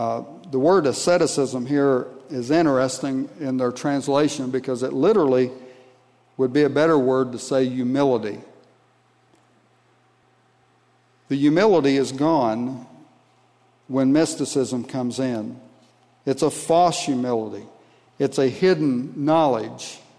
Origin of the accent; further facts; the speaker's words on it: Ohio, United States; when I grew up in Southeast Ohio, my dad worked at a Buick dealership as parts and service manager